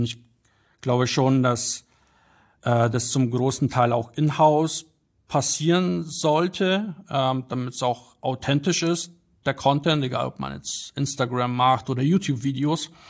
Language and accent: German; Bavaria, Germany; also born or lived in Poland; ich bin in Polen geboren und wie gesagt in Niederbayern aufgewachsen. Und ja, bin da sowohl, fühle mich sowohl in Krakau als auch in München sehr wohl.